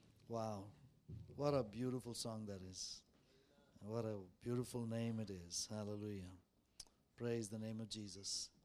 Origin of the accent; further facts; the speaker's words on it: Bangalore, Karnataka, India; now in United States; I'm from Bangalore, India. I've been in the United States for many, many years.